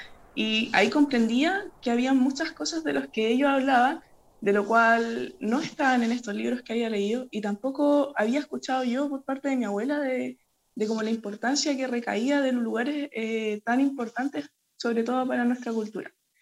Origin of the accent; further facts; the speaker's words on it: San Pedro de Atacama, Antofagasta, Chile; pasaba cerca de mi casa porque yo me crié en el Ayllu de Quito, cercano a lo que es el Pucará.